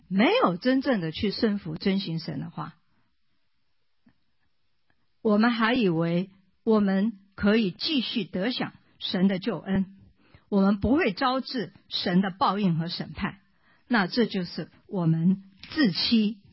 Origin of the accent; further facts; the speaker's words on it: China; 尤其我们中国人，面子，面子问题